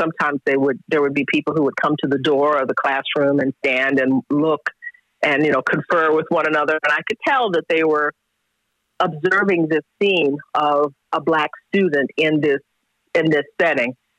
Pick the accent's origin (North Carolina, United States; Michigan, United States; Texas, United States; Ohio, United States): Texas, United States; I integrated the schools in my town, in my hometown. I was the first Black child to go to a white school in my town.